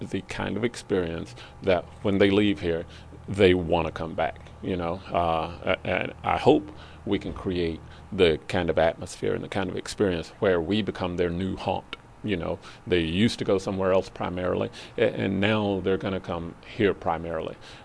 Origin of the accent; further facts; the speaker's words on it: the South, United States; First of all, I'm from the South, and I happen to enjoy that fact.